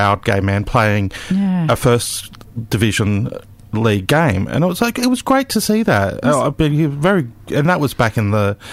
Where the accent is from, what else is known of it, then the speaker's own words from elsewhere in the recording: New South Wales, Australia; I grew up in New South Wales